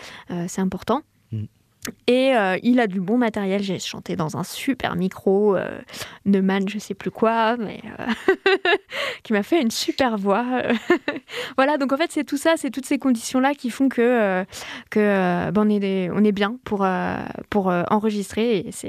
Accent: Lyon, Auvergne-Rhône-Alpes, France; je viens de Lyon, donc j'ai l'habitude de la grosse ville.

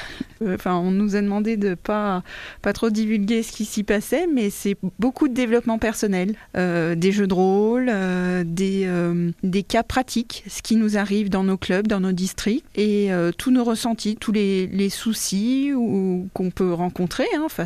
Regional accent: Auvergne-Rhône-Alpes, France; Donc, moi, je suis de l'Ain

